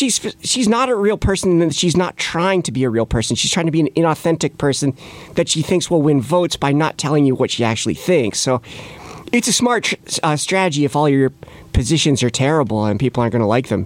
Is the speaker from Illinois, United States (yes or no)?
no; State College, Pennsylvania, United States; But yeah, I'm from State College, Pennsylvania.